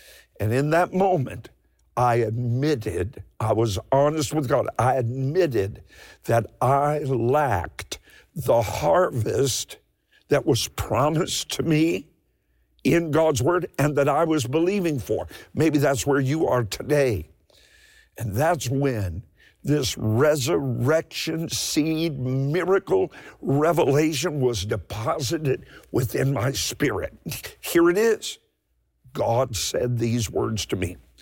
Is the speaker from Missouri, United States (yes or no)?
no; Kentucky, United States; Now, I'm from Eastern Kentucky. I'm not a city boy.